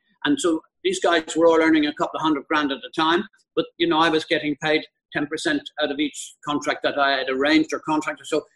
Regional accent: Dublin, Leinster, Ireland; I was growing up in Dublin.

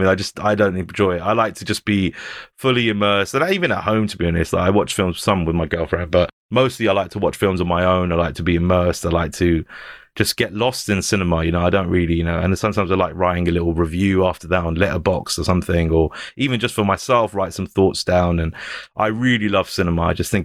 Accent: Hounslow, London, United Kingdom; So I'm from Hounslow, but kind of a smaller place in Hounslow called Hamworth.

